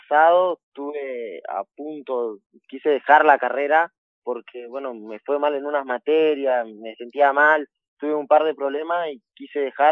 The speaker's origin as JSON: {"language": "Spanish", "town": "Ingeniero Jacobacci", "region": "Río Negro", "country": "Argentina", "tie": "born or raised there", "said": "Jacobacci, mi pueblo, donde me crié y tengo mucho, bueno, mi familia y la mayoría de mis amigos."}